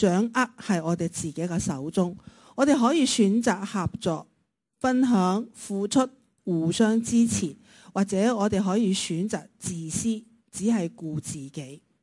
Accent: Taiwan; Cantonese is a second language; now in Hong Kong; 1980年我是台湾过来香港，是见到上海院读书，是那段时间学到这个广东话，之前是不懂广东话的，都没听过广东话。

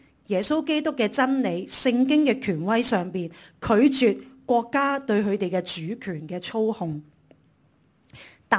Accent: China; 我哋中国人都有份嘅，吓！我哋中国人咧都有份拯救犹太人

